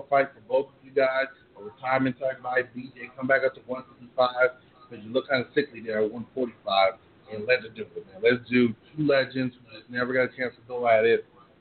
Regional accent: Hawaii, United States; And honestly, look, as a Hawaiian, I know I should be saying this.

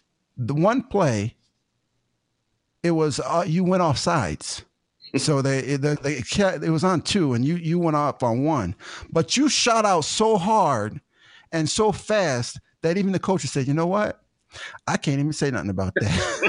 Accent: Ashtabula, Ohio, United States; And I came from Ashtabula, which, you know, our record was 2-8.

